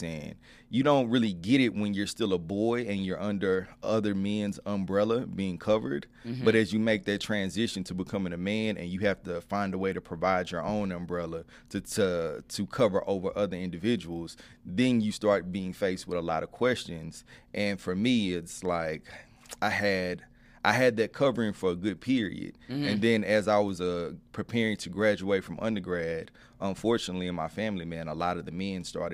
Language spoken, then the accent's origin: English; Dallas, Texas, United States; Ended up growing up in North Dallas, went to Lake Highlands High School